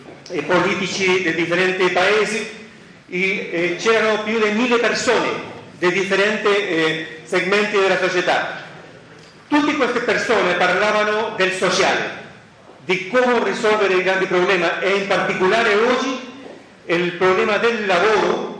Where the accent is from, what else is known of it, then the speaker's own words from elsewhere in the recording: Chile; Italian is a second language; Io vengo dal Cile